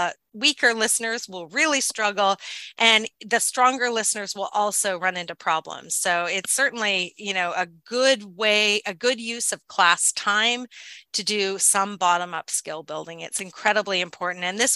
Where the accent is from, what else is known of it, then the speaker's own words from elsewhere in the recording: Canada; I'm Canadian, and so I studied French as a second language for much of my time in public school and university in Canada. And yet, when I lived in Belgium